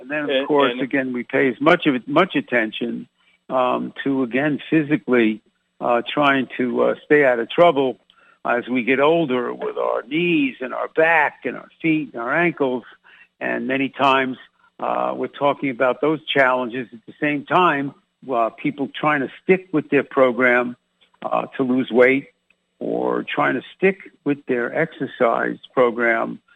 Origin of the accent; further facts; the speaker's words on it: Massapequa, New York, United States; accent: New York; I'm Massapequa.